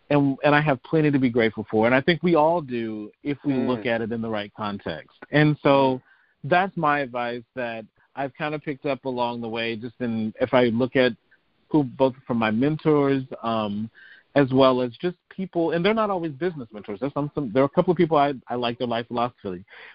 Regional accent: Alabama, United States; I loved growing up in Alabama. My parents were great.

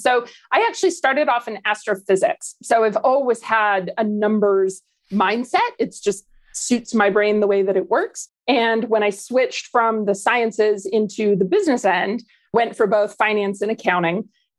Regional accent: Canada; I'm originally Canadian, so I'm probably one of the nicest people you'll ever meet.

